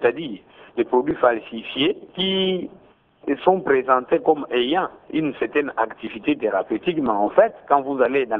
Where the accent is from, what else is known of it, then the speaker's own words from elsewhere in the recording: Kongo Central, DR Congo; Et pour le moment, chez nous, au Bas-Congo, nous avons le privilège de disposer du mini-laboratoire.